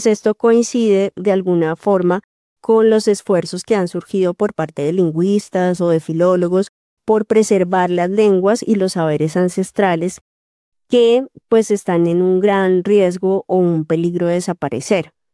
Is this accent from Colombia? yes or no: yes; Colombia